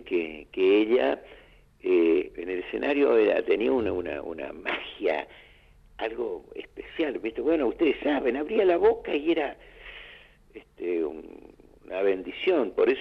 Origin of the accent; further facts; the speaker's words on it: Curuzú Cuatiá, Corrientes, Argentina; moved away as an adult; now in Rosario, Argentina; Bueno, yo soy de Curuzucatía. Yo cuando vine a Rosario, yo tenía 18 años, 19 más o menos.